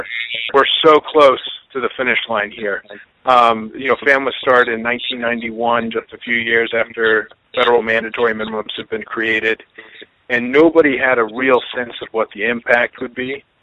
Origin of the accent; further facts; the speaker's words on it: Florida, United States; I mean, I'm from Florida, so I can't claim to be some kind of expert at navigating this.